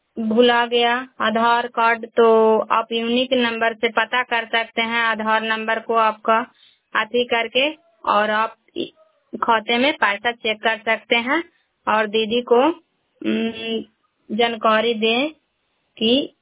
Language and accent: Hindi; Bihar, India; मैं करा ब्लॉक से बिलोंग करती हूँ, नालंदा जिला के रहने वाली हूँ